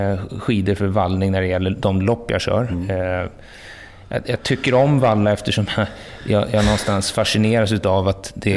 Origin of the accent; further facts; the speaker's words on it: Enköping, Uppsala County, Sweden; Jag är uppvuxen utanför Enköping på landet, 2 mil utanför